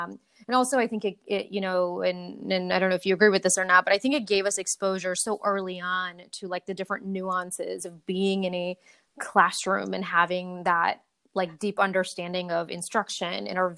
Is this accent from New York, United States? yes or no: no; Maryland, United States; I'm from Maryland.